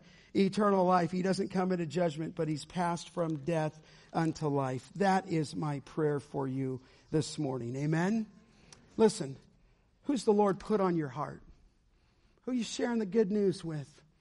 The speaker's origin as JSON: {"language": "English", "region": "California", "country": "United States", "tie": "born or raised there", "said": "Growing up in the San Fernando Valley, if you asked me at 10, who's Jesus?"}